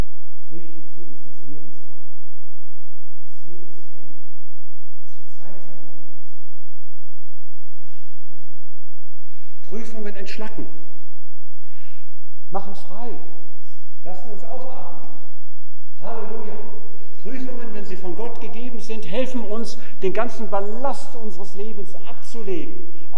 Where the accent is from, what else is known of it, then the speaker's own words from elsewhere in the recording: Osnabrück, Lower Saxony, Germany; Meine Eltern haben mitten in unserem Haus gewohnt in Osnabrück. Wir kommen ursprünglich aus Osnabrück. Eltern haben dort mitgelebt.